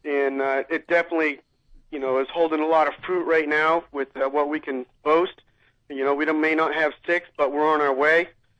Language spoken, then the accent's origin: English; New England, United States; And but I grew up in New England, so I've been a New England fan for my whole life.